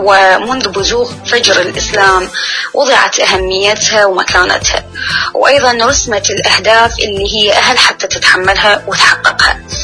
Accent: Iraq; أنا كامرأة عراقية ما أبتعد هواية

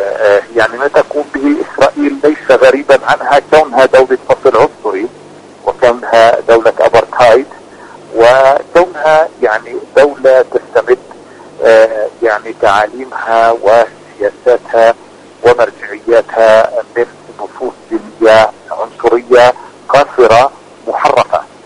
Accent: Palestine; ولكن يعني نأسف مرة أخرى نحن كفلسطينيين للموقف المتراخي اللي مثلته الولايات المتحدة الأمريكية ودول الاتحاد الأوروبي

